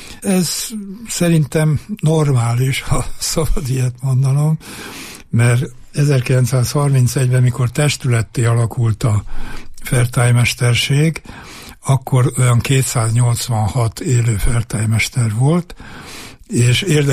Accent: Borsod, Borsod-Abaúj-Zemplén, Hungary; born there; azért el kell mondanom, hogy én nem vagyok egri. Én Borsodon születtem véletlenül, és olyan trauma érhette a világot, hogy Borsodot rögtön megszüntették, Edelényhez csatolták, tehát nincs meg a szülőhelyem.

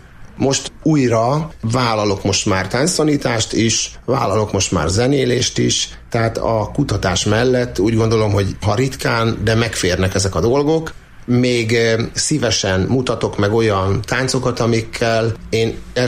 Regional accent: Borsod-Abaúj-Zemplén, Hungary; mivel mi is itt nőttünk föl Borsod megyében, én is ugye a falusi közegben rengeteg olyan nótát megtanultam

